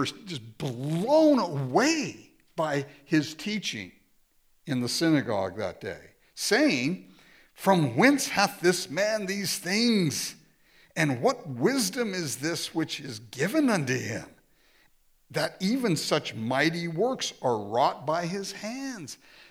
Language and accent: English; Inglewood, California, United States; also born or lived in Japan; I grew up in Japan for the first 6 years of my life, and then I grew up in Inglewood, California.